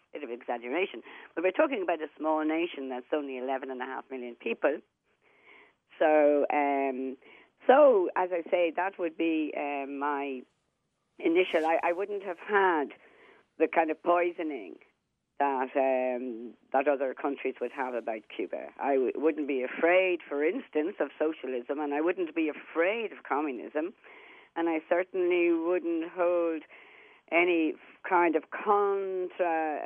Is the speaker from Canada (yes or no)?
no; Ireland; not me, I'm Irish